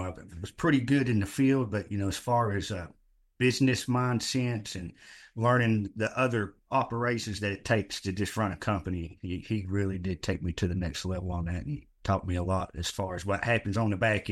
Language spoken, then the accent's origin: English; Asheville, North Carolina, United States; I was born and raised here in Asheville, North Carolina.